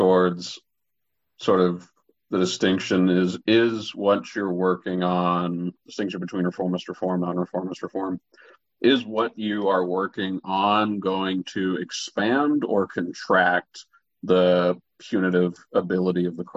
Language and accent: English; Texas, United States; And we're from Texas. I'm from Texas.